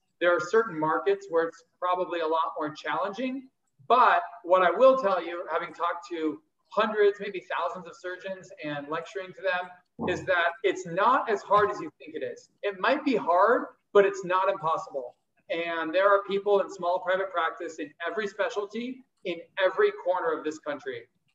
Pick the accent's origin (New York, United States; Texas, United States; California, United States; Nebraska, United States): California, United States; I'm from Southern California.